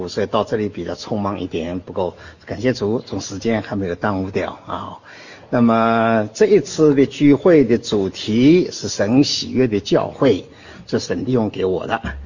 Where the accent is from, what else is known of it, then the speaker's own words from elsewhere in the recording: Shanghai, China; accent: Shanghai Mandarin; 因为我是在上海长大的，所以我的国语不太准确，是上海的国语